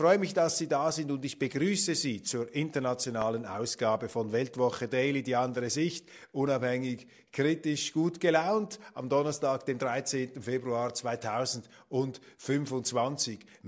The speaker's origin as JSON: {"language": "German", "country": "Switzerland", "said": "Und ich bin als Schweizer nicht dazu neigend, mir ausländische Staatsoberhäupter zum Vorbild zu nehmen."}